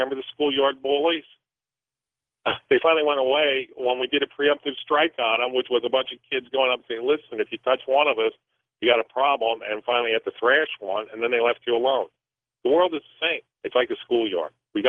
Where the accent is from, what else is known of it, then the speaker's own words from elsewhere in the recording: Newark, New Jersey, United States; hey, I grew up in Newark, and I believe he's from Elizabeth, which was right next door.